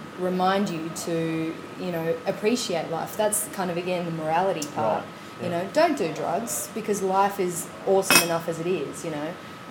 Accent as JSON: {"language": "English", "country": "Australia", "accent": "Australian", "said": "But my character's name's Danielle. And I get to keep my Australian accent, which is good."}